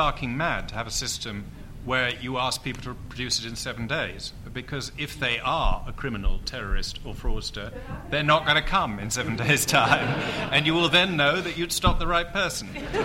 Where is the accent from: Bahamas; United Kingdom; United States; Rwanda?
United Kingdom; England; I just said to the officer, I'm English, I don't have to carry them